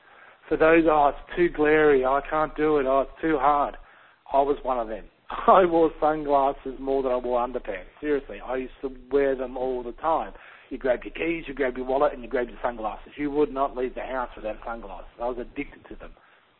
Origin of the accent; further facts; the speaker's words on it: Scotland, United Kingdom; I'm from Scotland and the UK.